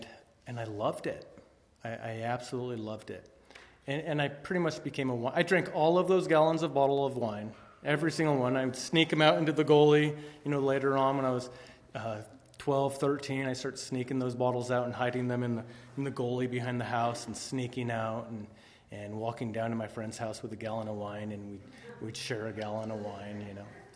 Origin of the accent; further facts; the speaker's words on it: Tehachapi, California, United States; I grew up in Tehachapi. Which is a great town to grow up in.